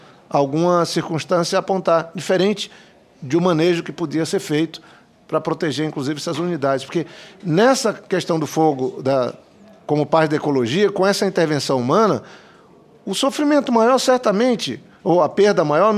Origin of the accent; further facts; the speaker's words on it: Amazon, Brazil; eu que venho da Amazônia, e que na Amazônia já há décadas estamos tentando sair dessa agenda negativa